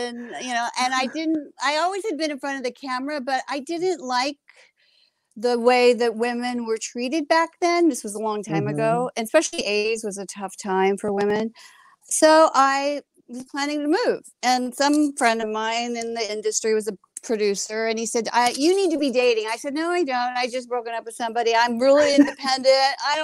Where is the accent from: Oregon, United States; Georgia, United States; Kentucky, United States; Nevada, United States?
Nevada, United States; Las Vegas; born there; And as a child at age 3, I was born in Las Vegas. My family's been in Boulder City since 1941.